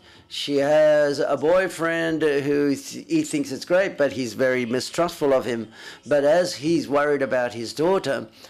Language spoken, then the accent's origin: English; Japan; English is a second language; I was born in Japan and I was brought up in Japan, so therefore I can say that I identify myself with the Japanese culture.